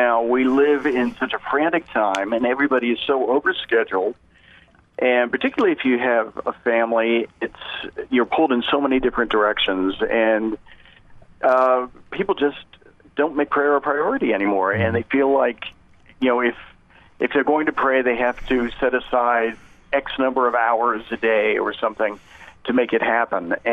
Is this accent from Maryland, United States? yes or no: yes; Rockville, Maryland, United States; Well, I grew up outside Washington, D.C. In Rockville, Maryland, and I'd always had a great love for reading and writing